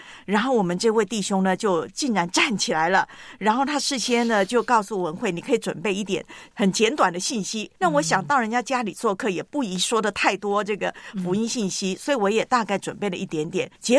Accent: Taiwan; 在我的老家，我的母会呢，台湾教会

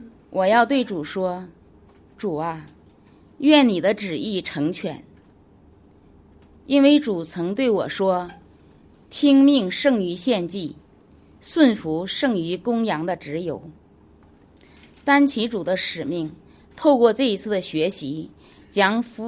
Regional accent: Jiangxi, China; 我是来自江西的

